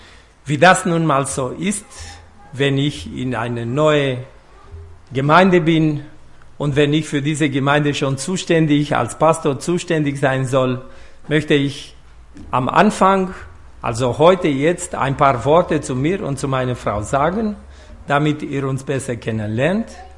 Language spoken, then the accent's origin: German; Bucharest, Romania; German is a second language; Ich bin in Bukarest geboren.